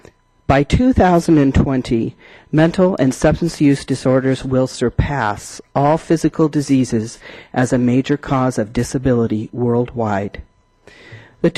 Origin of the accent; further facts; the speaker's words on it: Cambria, California, United States; I am, I'm from Cambria, and I'm a person in long-term recovery.